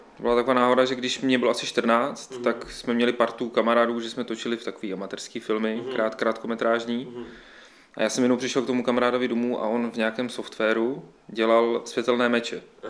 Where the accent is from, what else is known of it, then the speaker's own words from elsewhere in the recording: Dolní Moravice, Moravian-Silesian Region, Czechia; now in Prague, Czech Republic; No já jsem úplně původně ze severu Moravy, uh-huh. Takový malý vesnice Dolní Moravice. Teď teda pracuju hlavně v Praze, posledních 12 let se pohybuju v Praze.